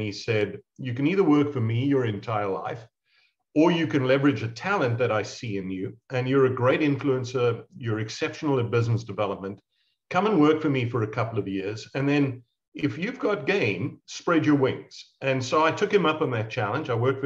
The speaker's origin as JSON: {"language": "English", "country": "South Africa", "said": "You hear by my accent, I'm not from around these parts. I'm South African of origin."}